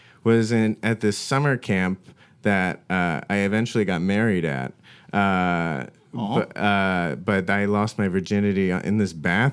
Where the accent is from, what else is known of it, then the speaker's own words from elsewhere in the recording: Arizona, United States; I grew up in Arizona, actually. But I only went to the Grand Canyon, like, after I went to college.